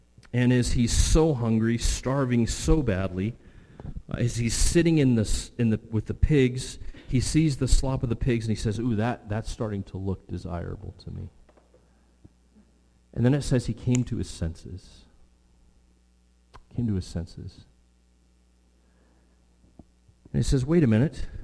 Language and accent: English; West Coast, United States; Now, we grew up on the West Coast.